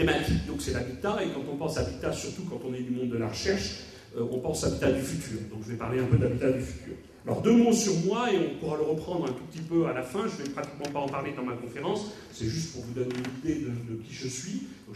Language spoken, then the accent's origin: French; Bordeaux, Nouvelle-Aquitaine, France; Je suis toujours bordelais pour ma famille, je travaille à Paris et un peu partout dans le monde, mais je suis bordelais pendant le week-end